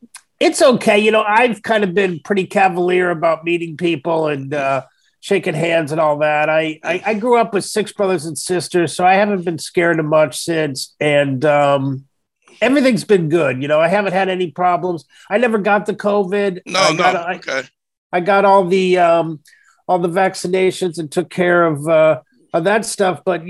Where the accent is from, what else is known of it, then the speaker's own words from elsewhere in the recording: Kansas, United States; I'm originally from Kansas, so I play the Midwest a lot.